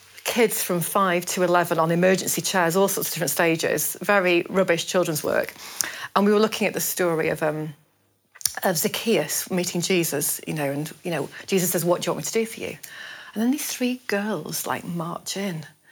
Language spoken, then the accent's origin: English; Lancaster, North West England, United Kingdom; because I'm from Lancashire, and Lancaster actually